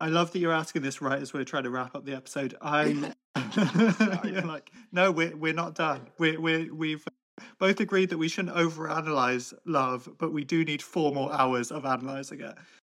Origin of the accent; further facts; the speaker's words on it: Ireland; That's the kind of the rationing behavior of emotions that we are conditioned to have as Irish people.